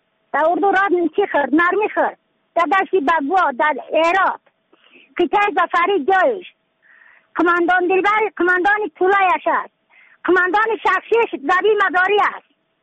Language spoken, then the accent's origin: Persian; Badakhshan, Afghanistan; از بدخشان هستم مرکز بدخشان سوالی اقلی پایان